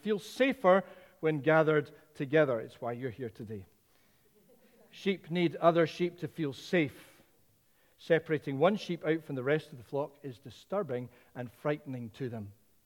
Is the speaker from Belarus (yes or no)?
no; Edinburgh, Scotland, United Kingdom; I was born and brought up in Edinburgh. I've lived most of my life in the West more than I did in Edinburgh. And I've not lived a huge amount of time. You know, I'm not a country guy. I'm not a green welly bloke.